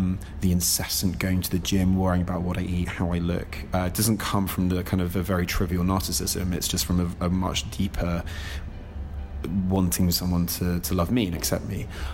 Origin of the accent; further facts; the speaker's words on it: Jersey; I've grown up on a small island. I grew up in the Channel Islands, a kind of British group of islands, and I grew up on an island called Jersey. I went to an all-boys Catholic school, so I had quite a strict upbringing in that sense